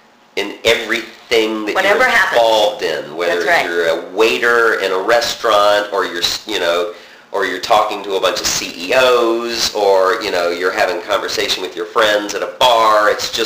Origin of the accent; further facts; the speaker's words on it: Southern United States, United States; accent: Southern; getting rid of my Southern accent, which was intense.